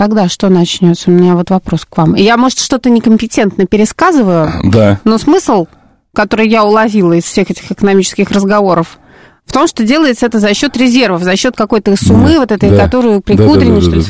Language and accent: Russian; Saint Petersburg, Russia; Вот я из Петербурга, например.